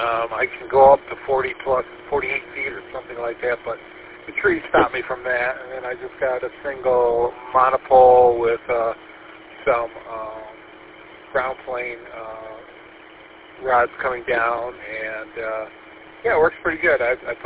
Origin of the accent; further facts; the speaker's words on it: Kalamazoo, Michigan, United States; also born or lived in St. Louis; Originally, I'm from Kalamazoo. Been in Grand Rapids for about 20 years. Before that, my wife and I were in St. Louis for 20-plus years